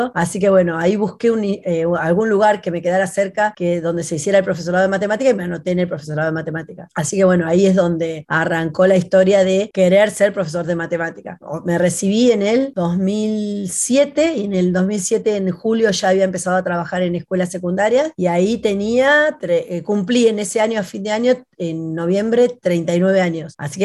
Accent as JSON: {"language": "Spanish", "town": "25 de Mayo", "region": "Buenos Aires Province", "country": "Argentina", "tie": "born there", "said": "Y yo no nací en La Plata, nací en 25 de Mayo, que es una ciudad que queda en el interior de la provincia de Buenos Aires"}